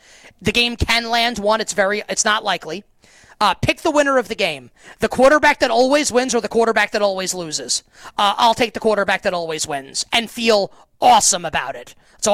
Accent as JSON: {"language": "English", "region": "New York", "country": "United States", "said": "I guess everyone liked the Bulls, and like I'm a New Yorker, and I hated them."}